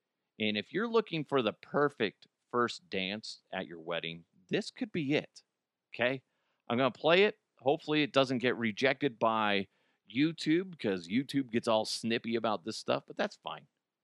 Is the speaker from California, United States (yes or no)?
yes; California, United States; I'm from California.